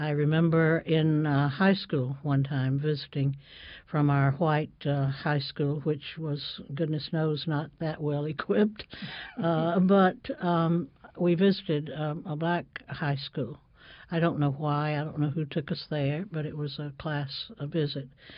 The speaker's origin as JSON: {"language": "English", "region": "Mississippi", "country": "United States", "tie": "born or raised there", "said": "But I grew up in Mississippi, mm-hmm. in rural and small town Mississippi, segregated Mississippi, into two worlds, black and white."}